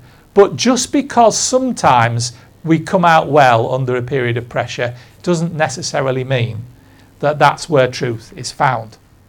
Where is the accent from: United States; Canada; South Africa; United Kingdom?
United Kingdom; And whereas I love being British, I love my country, I love my city